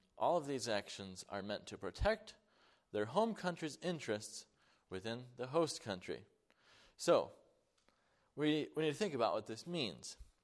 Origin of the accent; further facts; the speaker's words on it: Mount Morris, New York, United States; I was born in Mount Morris, New York. Wasn't any of my choosing. I don't remember it. But that happened. But I was born again, actually in the same house in Mount Morris, New York, praise the Lord, as a young boy.